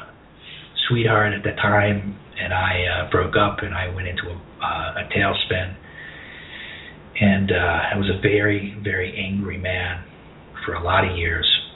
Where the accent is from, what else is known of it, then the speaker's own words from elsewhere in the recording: New York, United States; Now, I grew up in the New York area, Westchester, and my two sisters, Debbie and Pam.